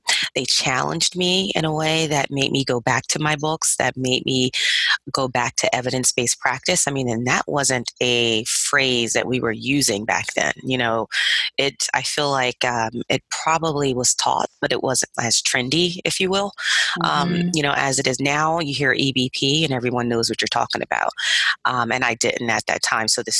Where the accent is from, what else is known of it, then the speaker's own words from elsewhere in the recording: Delaware, United States; that was full circle because I was from Delaware and they hadn't had an occupational therapy program.